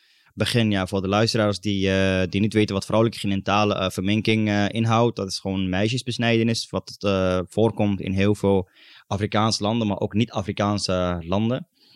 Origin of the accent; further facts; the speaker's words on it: Somalia; En ik ben zelf afkomstig uit Somalië.